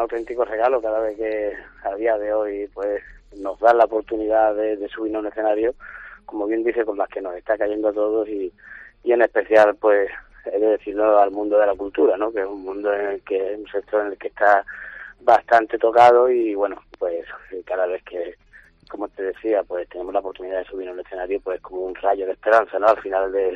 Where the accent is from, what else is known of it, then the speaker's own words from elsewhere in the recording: Málaga, Andalusia, Spain; lo presento en Málaga, en el Teatro Cervantes, una vez más tengo la oportunidad de estar en mi tierra con público amigo